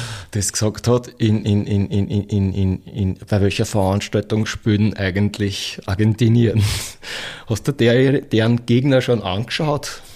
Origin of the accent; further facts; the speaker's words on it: Austria; Da braucht man als Österreicher